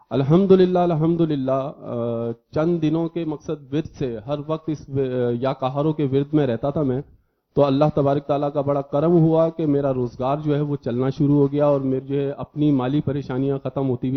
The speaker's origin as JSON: {"language": "Urdu", "town": "Karachi", "region": "Sindh", "country": "Pakistan", "said": "اور کراچی سے تعلق ہے."}